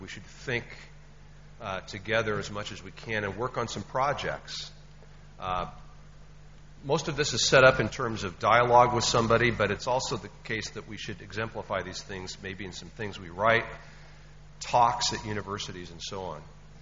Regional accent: United States; Growing up in the United States, we thought of the Salem witch trials as hundreds of women burned to death.

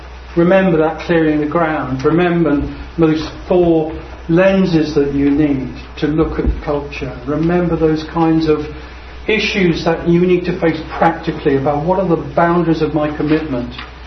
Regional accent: Guernsey; I was brought up in Guernsey in the Channel Islands.

